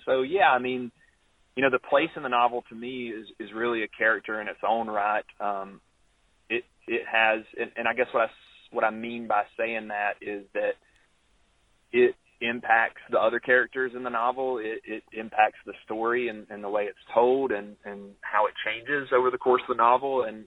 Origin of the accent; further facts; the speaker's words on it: Alabama, United States; But I just had no clue for the longest, man, because I'm from North Alabama and we'd go to the beach